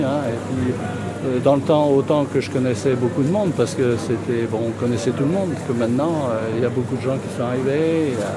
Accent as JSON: {"language": "French", "town": "Clisson", "region": "Pays de la Loire", "country": "France", "tie": "born there", "said": "Donc, je suis né à Clisson, ancien commerçant en plus."}